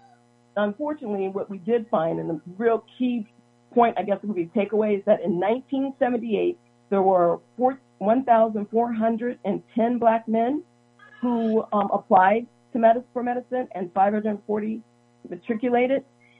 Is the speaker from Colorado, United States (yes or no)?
no; Missouri, United States; now in Wisconsin, United States; So I am originally from Missouri, and I've been here in Wisconsin for 20 years, so I consider myself a Wisconsinite for the most part right now.